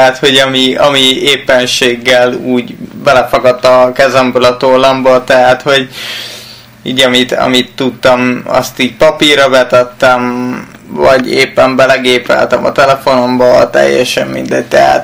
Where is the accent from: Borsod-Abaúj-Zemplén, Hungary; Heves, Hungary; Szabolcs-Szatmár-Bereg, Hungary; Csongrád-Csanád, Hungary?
Szabolcs-Szatmár-Bereg, Hungary; Nyíregyháza; also born or lived in Nagykálló; Igazából Nyíregyházán nőttem föl a nyírszülőbe, egy lakásotthonba, félig meddig utána Nagykállóba a nevelőszülőnél. Tehát ahonnan 18 évesen szedtem a sátorfámat